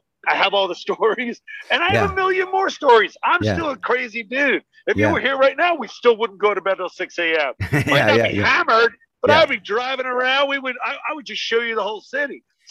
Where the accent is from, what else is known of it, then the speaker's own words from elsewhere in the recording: New Jersey, United States; I grew up in New Jersey. I grew around a lot of people in New York.